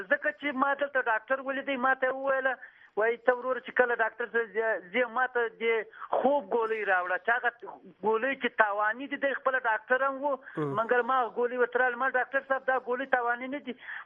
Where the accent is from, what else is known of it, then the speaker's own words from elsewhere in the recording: Iran; زه خو خاکسر د ایران نه یم.